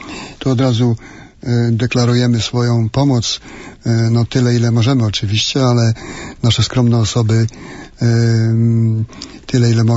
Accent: Platerówka, Lower Silesian Voivodeship, Poland; Ja pochodzę z takiej gminy, to jest gmina Platerówka.

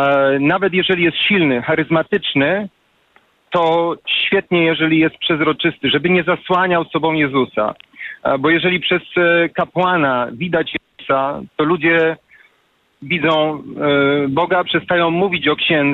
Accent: Poznań, Greater Poland Voivodeship, Poland; jestem z Poznania.

